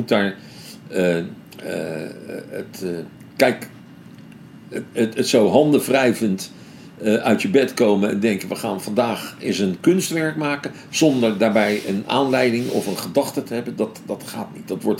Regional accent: The Hague, South Holland, Netherlands; born there; now in Rotterdam, Netherlands; Ik ben in Den Haag geboren, ja. Ja. Maar ik wil niet meer terug, hoor. Ik woon hier al meer dan 50 jaar woon ik in Rotterdam.

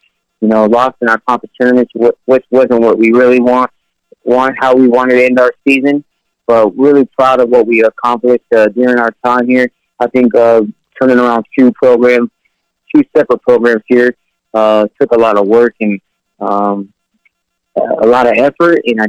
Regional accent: Colorado, United States; We're from Colorado. My wife and kids are making frequent trips back to Colorado to see family.

